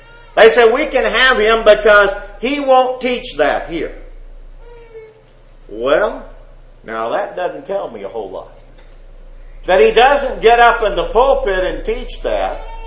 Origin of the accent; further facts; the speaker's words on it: Corpus Christi, Texas, United States; I grew up in Corpus Christi, Texas.